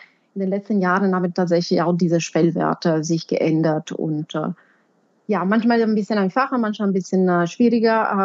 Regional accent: Italy; now in Berlin, Germany; Ich komme ursprünglich aus Italien. Ich bin jetzt seit 2011 in Deutschland. In der Zwischenzeit habe ich auch meine deutsche Nationalität

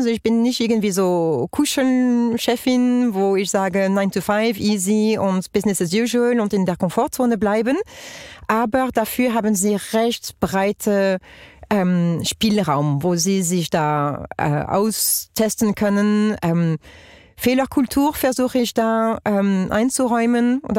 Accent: France; German is a second language; also born or lived in Germany; now in Switzerland; also ich bin Französin, wie man hört, Britin von Mutterseite und seit 14 Jahren in der Schweiz.

